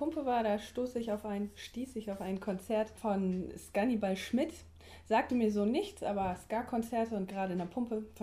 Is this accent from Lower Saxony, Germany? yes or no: no; Kiel, Schleswig-Holstein, Germany; aber ich finde das eigentlich sehr interessant, weil so als Kieler wird man ja Kieler Hotels eigentlich nicht von innen sehen.